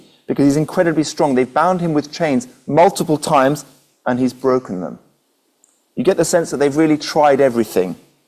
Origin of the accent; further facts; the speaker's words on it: Belgium; I grew up in Belgium. I'm the son of a vicar, a missionary out in Belgium